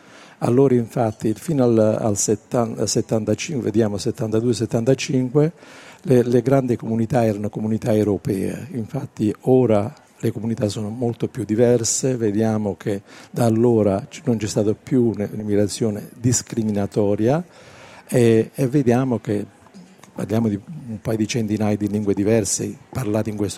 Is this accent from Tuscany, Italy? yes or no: no; Apulia, Italy; first language Apulian; Italian is a second language; perché spesso io lo storpeo l'italiano, perché la mia prima lingua è il pugliese.